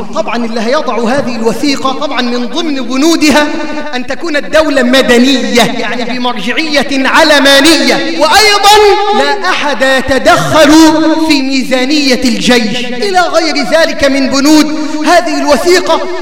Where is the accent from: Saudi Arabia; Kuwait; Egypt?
Egypt; بلدنا مصر